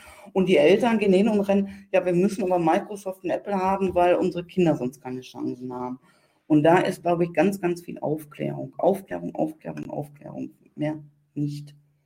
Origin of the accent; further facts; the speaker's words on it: North Rhine-Westphalia, Germany; Ich komme aus NRW